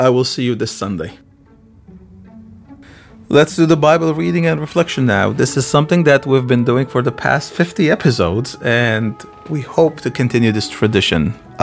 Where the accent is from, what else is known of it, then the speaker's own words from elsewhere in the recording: Kesap, Trabzon, Turkey; English is a second language; I grew up in Kesap, and we had vineyards, we had trees